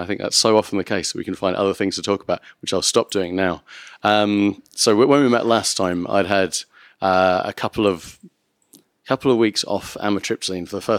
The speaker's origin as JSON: {"language": "English", "town": "Burton-on-Trent", "region": "West Midlands", "country": "United Kingdom", "lives_now": "Nottingham, United Kingdom", "said": "So I'm from Burton-on-Trent, but I live in Nottingham."}